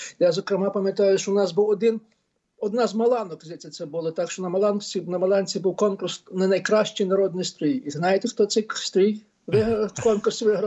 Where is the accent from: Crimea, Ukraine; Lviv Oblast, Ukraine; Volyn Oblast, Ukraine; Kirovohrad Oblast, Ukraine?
Lviv Oblast, Ukraine; born there; Стрийщина, я народився в селі, яке 9 кілометрів від Стрия, але це село, яке між Моршином і Стриєм.